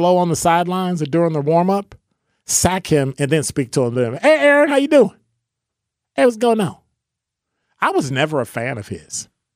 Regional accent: Chicago, Illinois, United States; I look forward to visiting my hometown

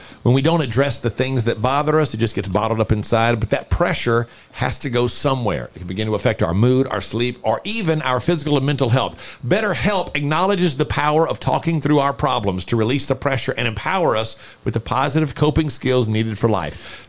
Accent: Louisiana, United States; I was born and raised in Louisiana, so I will play Louisiana.

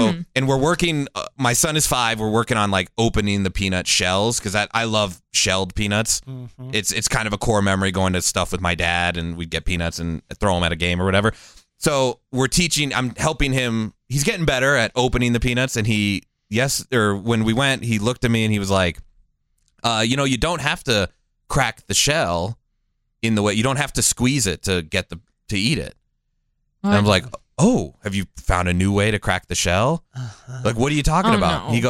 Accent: Iowa, United States; So she makes food that I'd never even heard of growing up in Iowa.

